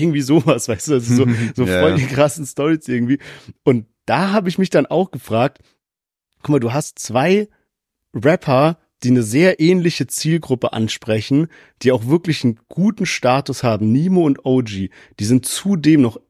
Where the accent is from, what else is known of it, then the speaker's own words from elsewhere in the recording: Frankfurt, Hesse, Germany; ich komme ja da so aus Frankfurt